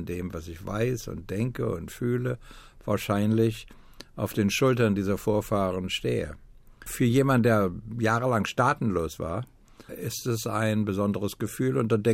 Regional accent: Shanghai, China; Ich bin in Shanghai groß geworden. Da wurde ich ein Erwachsener.

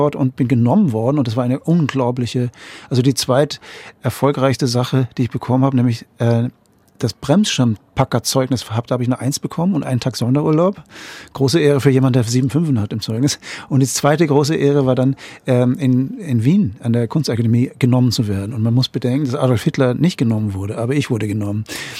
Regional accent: Lüneburg, Lower Saxony, Germany; also born or lived in Hamburg; now in Vienna, Austria; ich habe damals in Hamburg gelebt, also zuerst Lüneburg. Ich komme aus Lüneburg, dann bin ich nach Hamburg gezogen, dann Westerland Sylt, Bremschen packen und dann bin ich nach Wien gezogen

